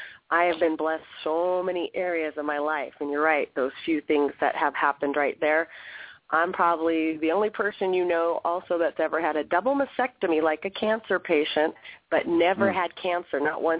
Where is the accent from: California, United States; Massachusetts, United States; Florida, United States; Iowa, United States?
California, United States; Hollywood; born there; also born or lived in Inglewood; My pleasure. I was born in Hollywood, California, 1966. I went and moved to Inglewood